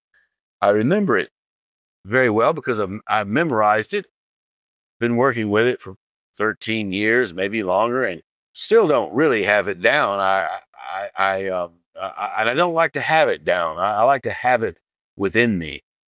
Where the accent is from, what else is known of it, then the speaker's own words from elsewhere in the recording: Asheville, North Carolina, United States; headed back to my hometown, Asheville, North Carolina.